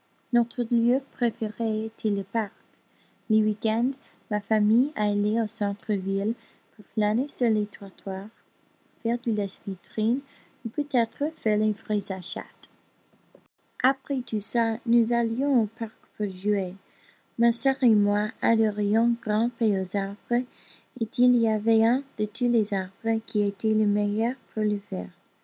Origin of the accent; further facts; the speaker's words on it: Floyd, Virginia, United States; French is a second language; Je suis née en Virginie et j'habitais avec ma mère et mon père dans une maison sur une colline dans une petite ville s'appelle Floyd.